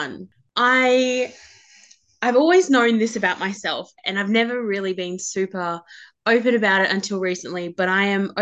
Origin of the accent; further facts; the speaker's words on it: Mergen, Queensland, Australia; I'm 24. I'm from Mergen, a little country town in Queensland